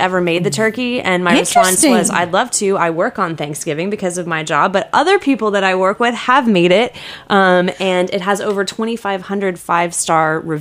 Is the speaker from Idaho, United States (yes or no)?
no; Texas, United States; I grew up in Texas and people eat a lot of mac and cheese